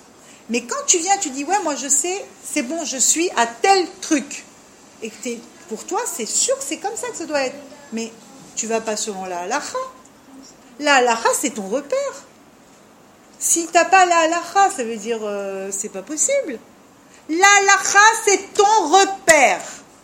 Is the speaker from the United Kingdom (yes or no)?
no; France; Hana, nous sommes d'abord des Français